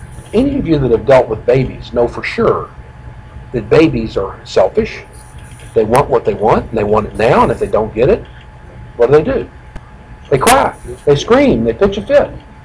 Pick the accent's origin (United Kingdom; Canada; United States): United States; Kentucky; I'm from Kentucky, you don't have to look much past the Hatfields and the McCoys.